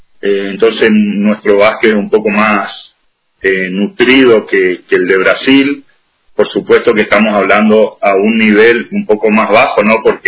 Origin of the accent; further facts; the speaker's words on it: Ituzaingó, Corrientes, Argentina; en Ituzaingó Corrientes, de donde soy yo